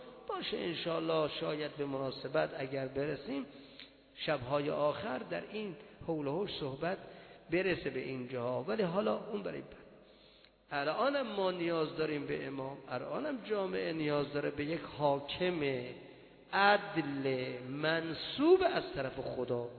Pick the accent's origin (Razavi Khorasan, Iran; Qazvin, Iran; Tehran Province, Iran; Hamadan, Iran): Razavi Khorasan, Iran; Mashhad; بودم مشهدی، خراسانی هستم، از مشهد الرضا.